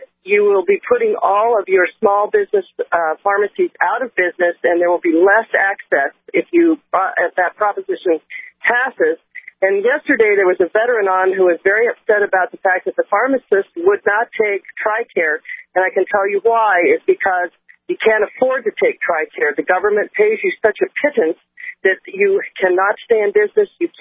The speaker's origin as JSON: {"language": "English", "region": "Alaska", "country": "United States", "said": "I'm originally from Alaska. I'm down here hunting in South Dakota"}